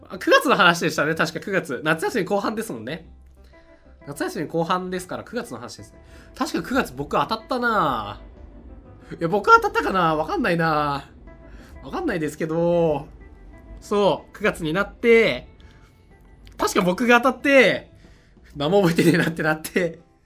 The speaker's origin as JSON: {"language": "Japanese", "region": "Ibaraki", "country": "Japan", "said": "僕、茨城県民なんですけど"}